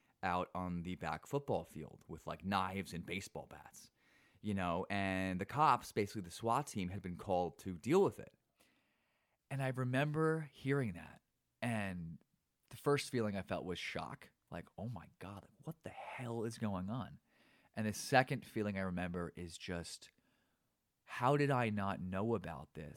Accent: Hillsborough, New Jersey, United States; at Hillsborough High School where I grew up in New Jersey

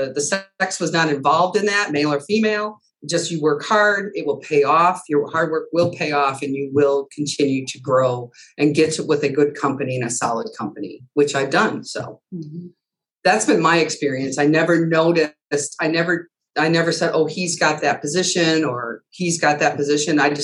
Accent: Indiana, United States; now in Detroit, United States; I'm not originally from Detroit. So we weren't where I'm from, the northwest side of Indiana by Chicago.

